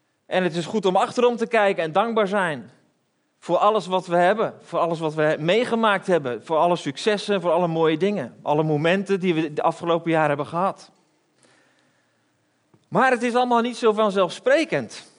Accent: Belgium; now in Netherlands; ik ben opgegroeid in België en België is niet zo'n vuurwerkland.

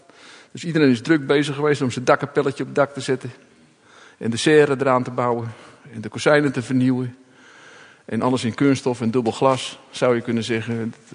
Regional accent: North Holland, Netherlands; Ik kom dan uit Noord-Holland vandaan en we hebben een grote kerk in Hoorn staan.

